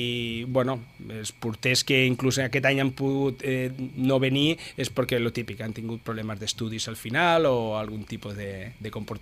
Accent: Alicante, Valencian Community, Spain; moved away; Jo vaig vaig venir d'Alacant, que jo soc d'Alacant

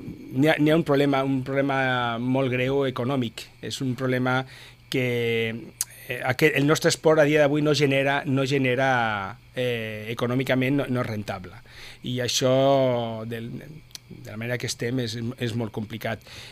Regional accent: Alicante, Valencian Community, Spain; moved away; Jo vaig vaig venir d'Alacant, que jo soc d'Alacant

